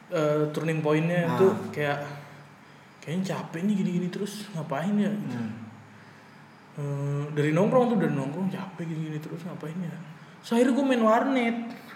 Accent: Depok, West Java, Indonesia; Soalnya kan gue waktu SD itu di Depok situ kan

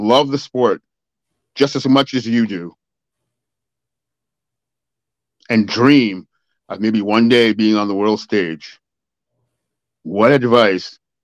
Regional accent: Canada; as a Canadian, I'm proud.

